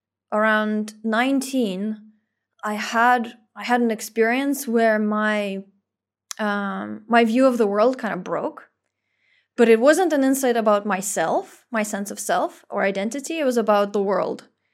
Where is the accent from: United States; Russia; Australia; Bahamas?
Russia; in the country that I grew up in Russia.